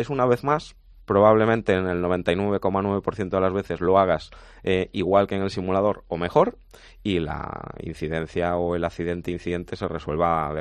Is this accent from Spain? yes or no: yes; A Coruña, Galicia, Spain; cuando era también alumno piloto allí en Galicia, porque yo soy de La Coruña.